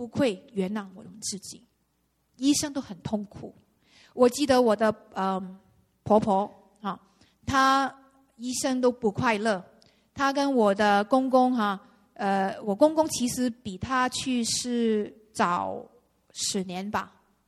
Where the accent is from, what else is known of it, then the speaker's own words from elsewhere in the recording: China; 我们中国人呢，非常需要那个恩典。